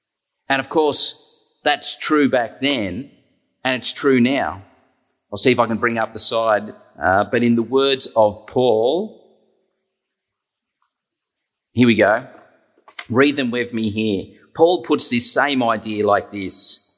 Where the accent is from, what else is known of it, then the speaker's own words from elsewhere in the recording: Australia; Think the widow, but think me. Because I'm an Aussie. I'm not traditionally part of the people of God.